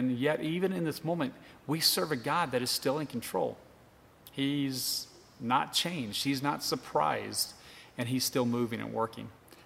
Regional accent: Texas, United States; When I was growing up in Texas, we used to inner tube all the time.

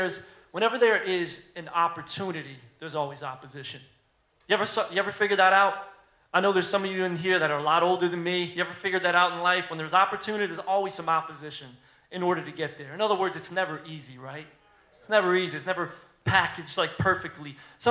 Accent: Philadelphia, Pennsylvania, United States; I'm from Philly. I've had my car stolen.

